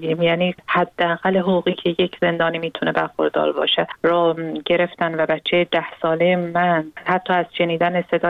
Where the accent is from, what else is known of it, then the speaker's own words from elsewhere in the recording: Iran; برای اینکه من یک ایرانی هستم امیدوارم اینو در نظر بگیرن.